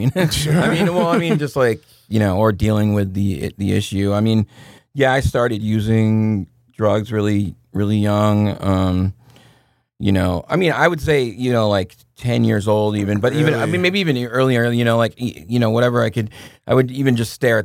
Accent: Massachusetts, United States; a lot of people where I grew up in Massachusetts had a really bad crack and heroin problem.

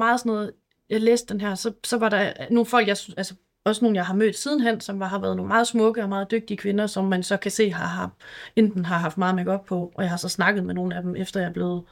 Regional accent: Aalborg, North Denmark Region, Denmark; jeg er fra Aalborg, jeg sad op i Aalborg

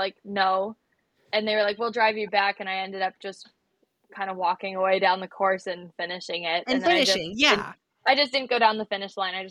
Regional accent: Wisconsin, United States; which I'm from Wisconsin. I've never swam in waves.

